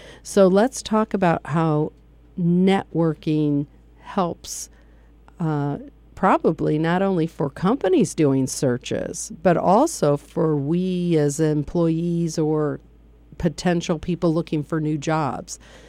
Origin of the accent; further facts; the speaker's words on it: Michigan, United States; you know, it's funny, I came here from Michigan.